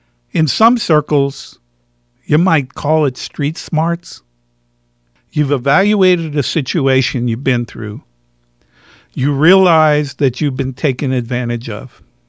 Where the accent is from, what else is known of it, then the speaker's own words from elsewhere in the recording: Bronx, New York, United States; I grew up in the Bronx. I was on the playground. And we played stickball in the streets.